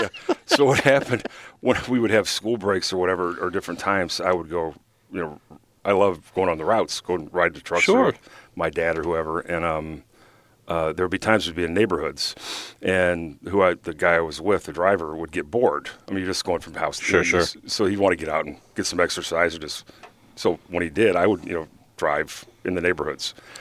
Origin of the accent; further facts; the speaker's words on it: Rock Island, Illinois, United States; born there; Yeah, I was born in Rock Island, Illinois.